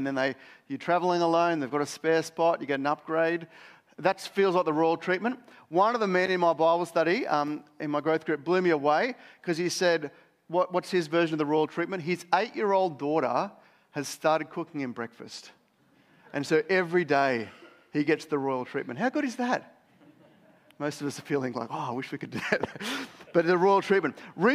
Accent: Australia; Maybe you've gone to a different culture where they're not as laid back as Australian, actually much more generous. No offense to us all

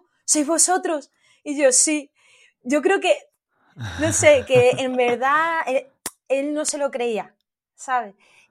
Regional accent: Extremadura, Spain; buscamos de Madrid para abajo, porque nosotros somos de Extremadura

